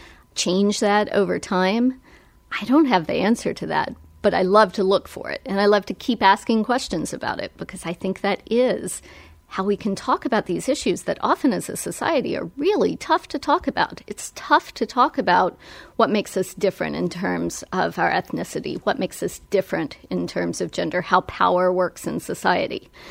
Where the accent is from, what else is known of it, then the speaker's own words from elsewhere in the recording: Appalachia, United States; I'm originally from Appalachia, so it's part of the South, but it's a part of the South that isn't always connected, isn't always counted.